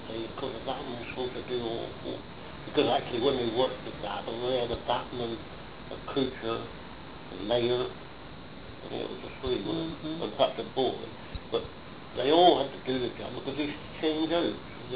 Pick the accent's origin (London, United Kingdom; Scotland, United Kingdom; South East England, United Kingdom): South East England, United Kingdom; Basingstoke; Basingstoke.